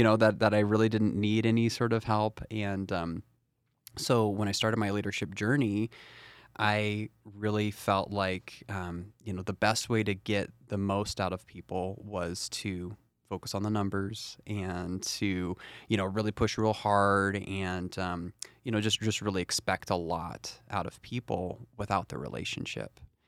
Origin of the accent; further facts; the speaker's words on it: Portland, Oregon, United States; I grew up in the Portland area, and my parents are two of the most hardest working folks ever.